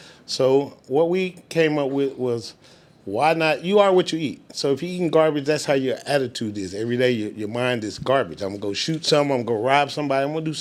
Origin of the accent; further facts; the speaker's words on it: Tampa, Florida, United States; now in Tulsa, United States; So, I moved here I'm born in Tulsa, raised there, but I grew up in Tampa, Florida.